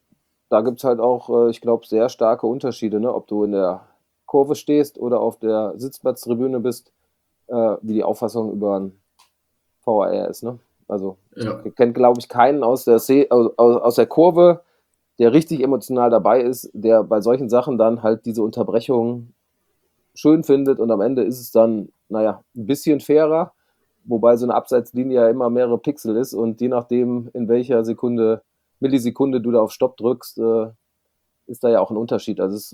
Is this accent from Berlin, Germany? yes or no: no; Düsseldorf, North Rhine-Westphalia, Germany; Das freut einen dann als Düsseldorfer noch mehr.